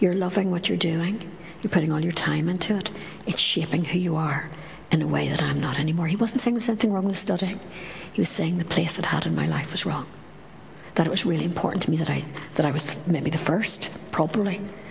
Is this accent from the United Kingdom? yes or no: yes; Northern Ireland, United Kingdom; And especially where I come from Northern Ireland, and Northern Ireland is very homocentric.